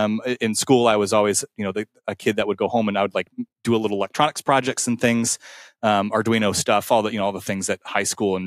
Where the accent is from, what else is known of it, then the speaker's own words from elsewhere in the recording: Rochester, New York, United States; I'm from Rochester, New York